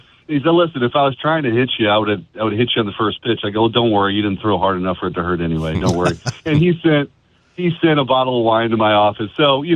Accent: Bridgeton, United States; I mowed lawns. I grew up in Bridgeton.

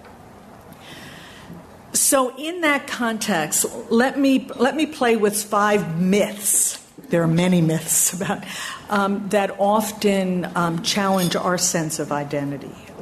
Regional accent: New York, United States; born there; also born or lived in Massachusetts / Ohio / New Jersey / Washington, D.C.; now in Illinois, United States; I'm a New Yorker by birth. I've moved from Massachusetts to Ohio to New Jersey to Washington, D.C. to New York, and now to Illinois, which I consider my West Coast experience.

